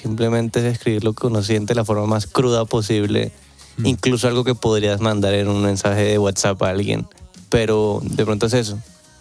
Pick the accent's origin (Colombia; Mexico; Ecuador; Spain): Colombia; Además que imagínate nosotros como colombianos